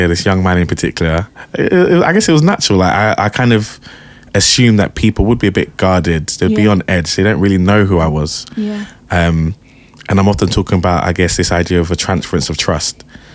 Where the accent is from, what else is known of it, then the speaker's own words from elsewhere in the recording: Wandsworth, London, United Kingdom; As I kind of mentioned in my talk last week, I'm a Wandsworth boy.